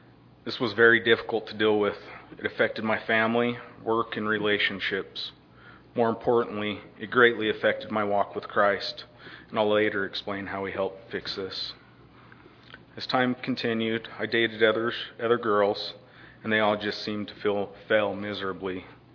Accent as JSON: {"language": "English", "town": "Rock Springs", "region": "Wyoming", "country": "United States", "tie": "born or raised there", "said": "I was born and raised in Rock Springs, Wyoming."}